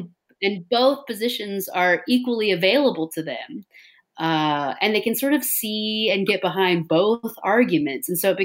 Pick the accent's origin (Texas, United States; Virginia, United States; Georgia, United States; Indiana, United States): Texas, United States; I do think of myself as a Southerner, even though Texas is sort of disputedly not in the South, or maybe in the South. But I think my, especially with my like cotton farming background, I think I grew up pretty similarly to, you know, anybody in the Mississippi Delta.